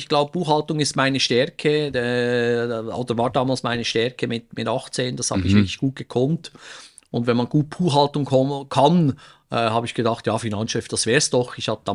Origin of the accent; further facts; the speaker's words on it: Switzerland; ich bin ein Kind des Schweizer Ausbildungssystems, des dualen Bildungsweg.